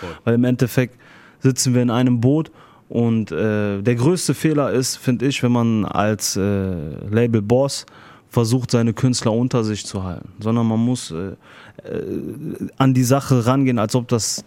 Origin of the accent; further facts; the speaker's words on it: Duisburg, North Rhine-Westphalia, Germany; Und ich komme aus Duisburg, ich weiß, was auf der Straße abgeht